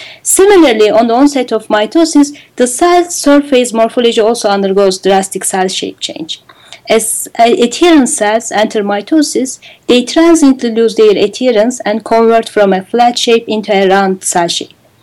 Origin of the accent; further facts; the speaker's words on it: Ankara, Turkey; English is a second language; also born or lived in United States; I was from Ankara, from the capital of Turkey